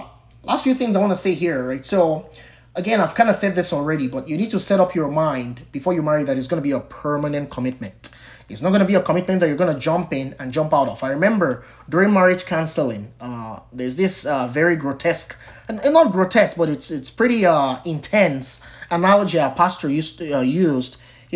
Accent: Nigeria; as Victoria said, I'm Nigerian and she's American.

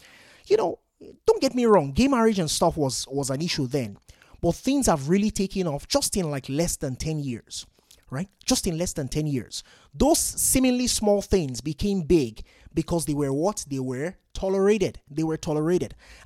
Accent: Nigeria; Many of you know I'm a Nigerian.

